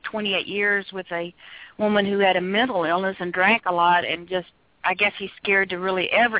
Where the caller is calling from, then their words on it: Texas, United States; from Galveston Bay.